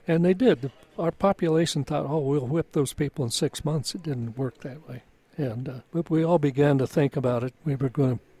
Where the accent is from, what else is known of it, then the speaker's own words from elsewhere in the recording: Holyoke, Massachusetts, United States; we had lost 3 kids off my hometown of Holyoke on the Arizona.